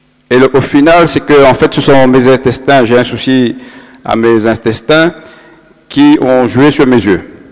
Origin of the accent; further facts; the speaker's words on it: Réunion, France; born there; Je suis né à La Réunion, j'ai 50 ans.